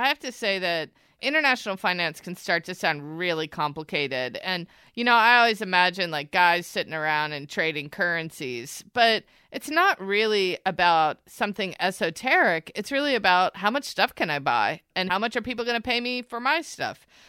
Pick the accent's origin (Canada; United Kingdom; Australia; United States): United States; And I'm from the United States.